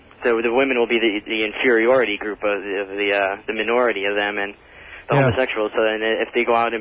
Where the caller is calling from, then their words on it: Medford, New York, United States; I'm from Medford.